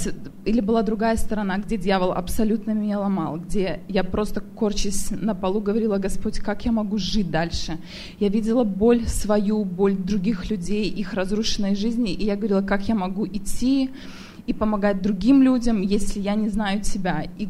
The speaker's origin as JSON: {"language": "Russian", "country": "Belarus", "said": "я из Беларуси."}